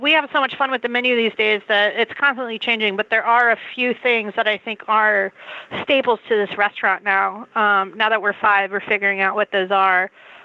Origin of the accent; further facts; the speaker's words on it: Summerville, South Carolina, United States; But I grew up right outside of Charleston, right outside of the peninsula in a town called Somerville. And my family, we lived right on the water.